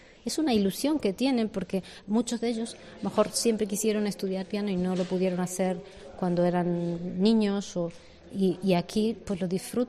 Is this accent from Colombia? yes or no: no; Argentina; accent: Argentine; moved away; la tenía lejos, porque yo soy argentina, ya se nota por mi acento, ¿no?